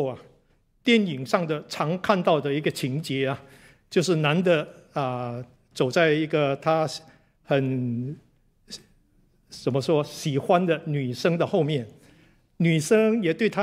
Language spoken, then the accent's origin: Chinese; Malaysia; 我来自马来西亚啊，在马来西亚我的家乡有一个特别的花啊，那是世界最大的花。